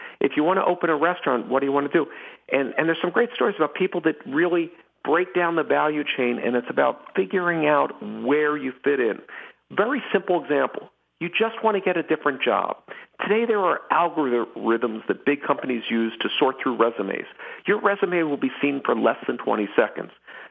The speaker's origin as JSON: {"language": "English", "town": "Philadelphia", "region": "Pennsylvania", "country": "United States", "tie": "born or raised there", "said": "Well, I was the son of a public school teacher. I grew up in Philadelphia."}